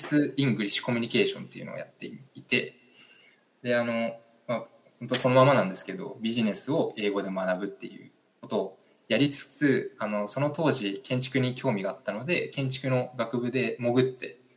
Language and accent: Japanese; Chitose, Hokkaido, Japan; 北海道の千歳市っていうところが自分の地元なんですけども、まあ、そこで山田木材っていう会社があの自分の実家でして